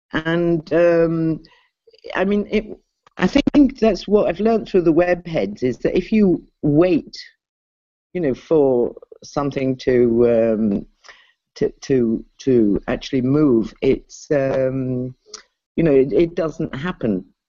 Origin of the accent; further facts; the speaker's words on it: England, United Kingdom; And because we're English in a science university, we're kind of like out of mainstream anyway.